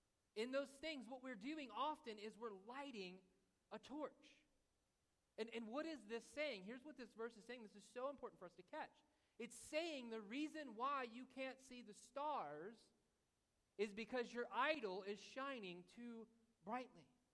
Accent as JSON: {"language": "English", "town": "Perry", "country": "United States", "said": "I'm from Perry, so Joplin's huge."}